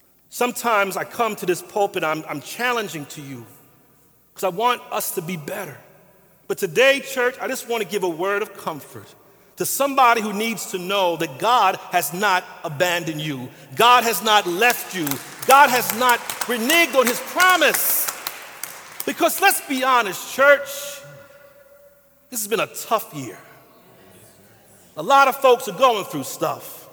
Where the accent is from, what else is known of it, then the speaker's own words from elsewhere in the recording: Philadelphia, Pennsylvania, United States; I grew up in North Philly.